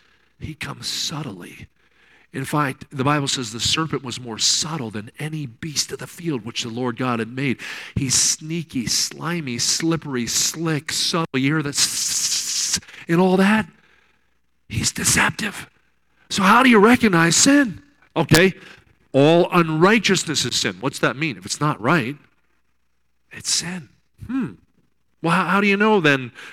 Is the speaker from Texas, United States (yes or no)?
no; Kansas City, Missouri, United States; But I remember one time, I'm from Kansas City, so I'm a Royals fan.